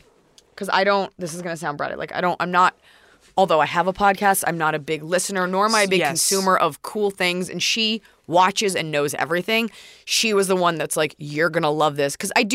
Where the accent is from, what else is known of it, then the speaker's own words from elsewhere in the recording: Dallas, Texas, United States; accent: Dallas; The Dallas accent, which we'll call it. it's not like this. Yes. Like, we're not from Mississippi.